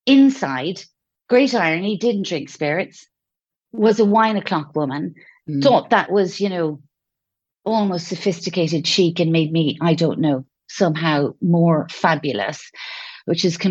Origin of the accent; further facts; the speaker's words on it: Ireland; moved away as an adult; also born or lived in France; now in Spain; You know, I'm Irish, obviously. I'm not a native to Spain, but I have lived here for 8 years and we were in France for 10 years before that. So I'm gone from Ireland 20 years.